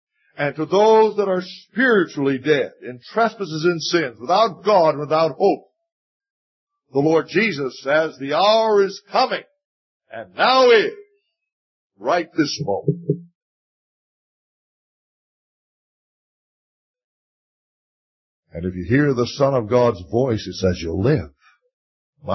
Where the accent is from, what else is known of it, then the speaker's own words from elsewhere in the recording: Bahamas; born there; I was born in the Bahamas